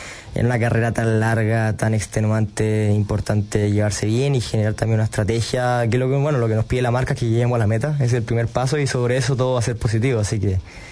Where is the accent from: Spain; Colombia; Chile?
Chile; una fábrica se acerque a ti siendo chileno, algo bien utópico